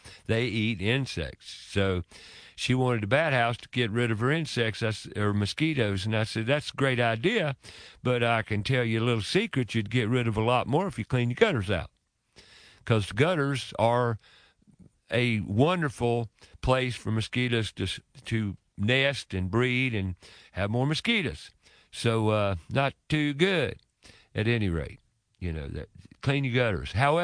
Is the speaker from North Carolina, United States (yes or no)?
yes; North Carolina, United States; Growing up, I grew up over in Clanton Park, which is now Revolution Park Drive.